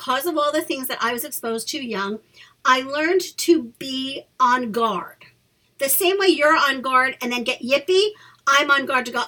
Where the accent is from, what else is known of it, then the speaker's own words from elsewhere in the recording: New York City, New York, United States; I was born and raised in New York City. Not New York, New York City. I still live in New York.